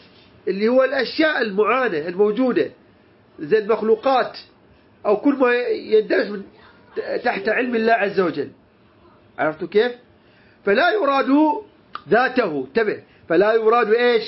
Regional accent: Iraq; عزة الله هذا عندنا في العراق موجودة بكثرة

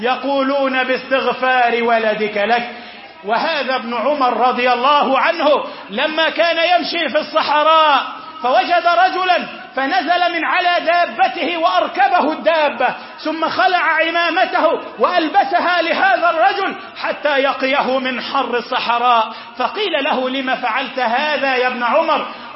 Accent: Egypt; اللهم أصلح حال بلدنا مصر، اللهم اجعل مصر أمنا أمانا، سخاء رخاء، سلما سلاما

